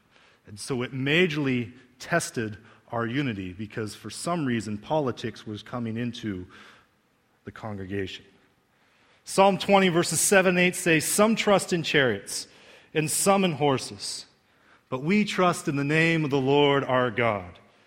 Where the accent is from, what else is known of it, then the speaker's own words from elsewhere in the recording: United States; as an American, I am so sick of the U.S. presidential election already